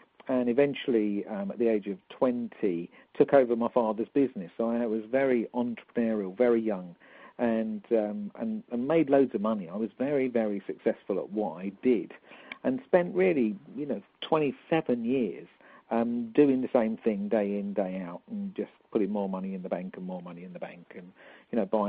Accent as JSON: {"language": "English", "region": "London", "country": "United Kingdom", "accent": "London", "lives_now": "Birmingham, United Kingdom", "said": "obviously I'm a Londoner. You can tell from my London accent, no doubt. I'm currently living in Birmingham in the heart of England, and soon to be moving to more the spiritual heart of the UK, to Glastonbury"}